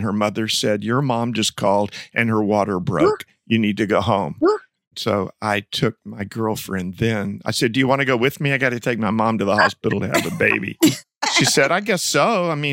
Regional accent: Dallas, Texas, United States; born or raised there

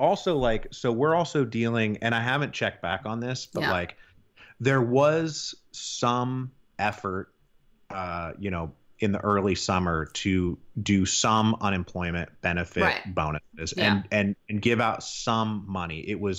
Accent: Seattle, Washington, United States; also born or lived in Portland; You know, I'm from Seattle originally. I don't live there anymore, but I lived in Seattle. I lived in Portland.

